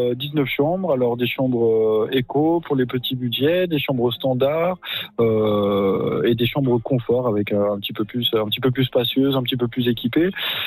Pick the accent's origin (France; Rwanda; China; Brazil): France; Auvergne-Rhône-Alpes; moved away as an adult; now in Figeac, France; Eh bien, d'origine, je suis savoyard qui suis venu m'installer dans le Lot 2 ans.